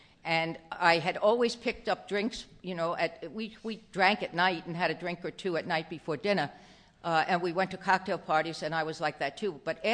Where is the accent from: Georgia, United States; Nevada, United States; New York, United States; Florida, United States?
New York, United States; born there; that's where I was born. I was born in Long Island, and I had a wonderful childhood.